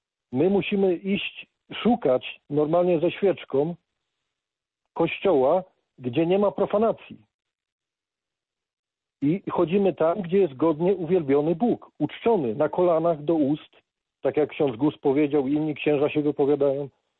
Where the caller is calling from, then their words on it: Pomeranian Voivodeship, Poland; Jestem słuchaczem z Pomorza.